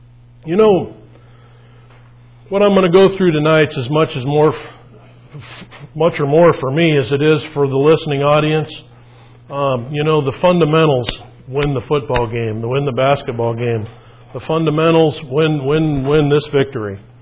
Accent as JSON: {"language": "English", "town": "Bozeman", "region": "Montana", "country": "United States", "tie": "born or raised there", "said": "But the things that I remembered growing up in Bozeman there in Christ was the power of Christ in me."}